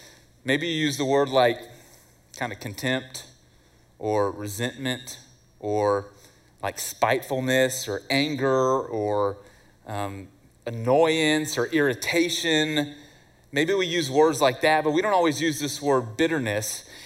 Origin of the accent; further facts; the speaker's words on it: Wichita Falls, Texas, United States; I was born and raised in Wichita Falls, and so we knew that pretty well in Wichita Falls.